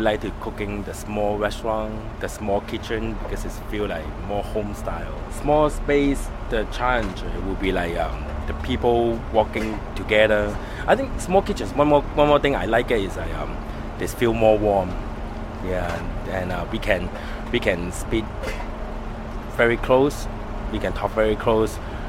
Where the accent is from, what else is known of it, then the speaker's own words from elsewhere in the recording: Hong Kong; English is a second language; I never saw a lot of Chinese girls like this way because I'm from Hong Kong.